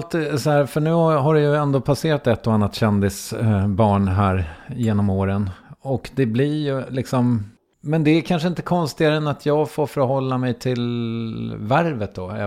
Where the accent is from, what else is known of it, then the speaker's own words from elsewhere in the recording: Strängnäs, Södermanland, Sweden; Nej, jag kommer från Strängnäs, din jävla idiot.